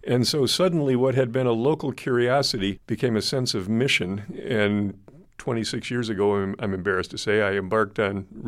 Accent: Grand Rapids, Michigan, United States; And one of the most important people to come out of Grand Rapids, my hometown, was this senator named Arthur Vandenberg

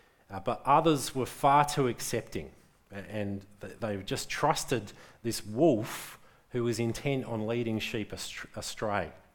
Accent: Adelaide, South Australia, Australia; The church I grew up in back in Adelaide

